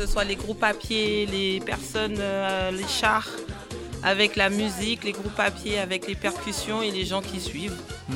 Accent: Martinique, France; moved away; Alors moi, je t'avoue, j'ai quitté la Martinique il y a très longtemps.

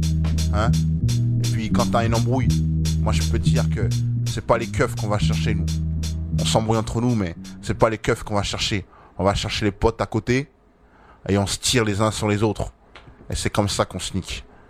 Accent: Paris, Île-de-France, France; Moi, je viens de Paris, hein? Je viens de Paris, je suis arrivé dans le 19, dans ma tête, j'avais 5 piges et j'en ai 23

